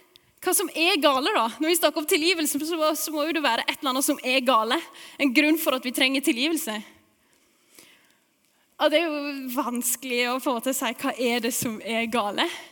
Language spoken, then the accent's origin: Norwegian; Vassenden, Vestland, Norway; Det er sånn typisk hjemme på Vassenden også.